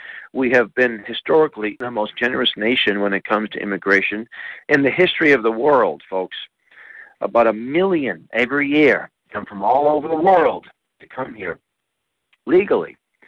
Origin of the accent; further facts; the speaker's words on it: Boston, Massachusetts, United States; I mean, when I was growing up in Boston, in the city, if you said, gee … you have a chance for a couple of weeks to work picking apples